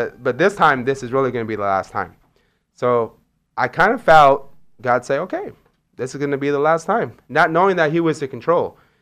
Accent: Chico, California, United States; I'm from Chico

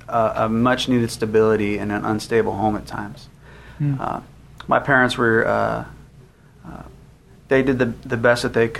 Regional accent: Torrance, California, United States; also born or lived in Texas; I grew up in Torrance, California, born in Texas, and then we moved to Torrance when I was about 9 months old. So anyways, I grew up in Torrance, California.

